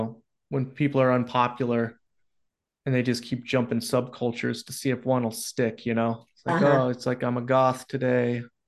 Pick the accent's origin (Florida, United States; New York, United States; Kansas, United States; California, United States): California, United States; just because I'm from California and I'm so used to voting through the mail.